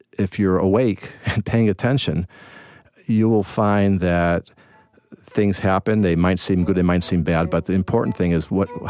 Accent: Evanston, Illinois, United States; I grew up in Chicago, actually in Evanston for most of my time in Chicago, which is a near north suburb.

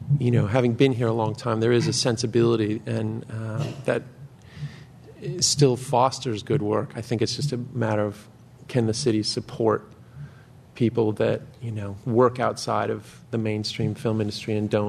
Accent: Miami, Florida, United States; I'm from Miami, so the story is set in South Florida and Florida.

